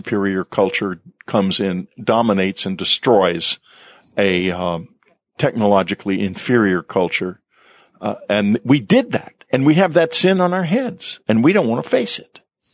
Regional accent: San Antonio, Texas, United States; I grew up in San Antonio, Texas in the 50s, and every summer we had horrible polio epidemics

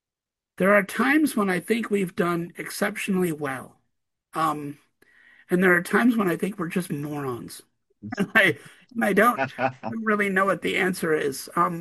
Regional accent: Wisconsin, United States; moved away as an adult; I grew up in Wisconsin and I moved to Montana.

